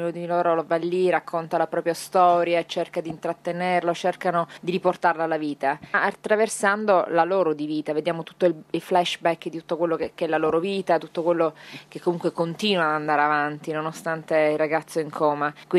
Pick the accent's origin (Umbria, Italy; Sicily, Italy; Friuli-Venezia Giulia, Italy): Sicily, Italy; Messina; born there; Sono nata a Messina, in un quartiere, non è uno dei quartieri più fortunati, dove comunque vivono ancora oggi i miei genitori